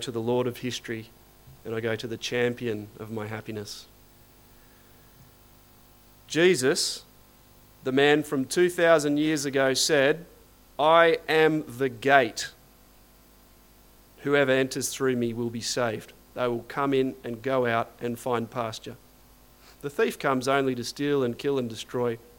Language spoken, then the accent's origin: English; Terry Hills, New South Wales, Australia; I'm a typical middle-aged bloke who grew up on the northern beaches of Sydney. I grew up in Terry Hills, went to Manly High School, and actually went to the Sydney Japanese School for primary school, so definitely local.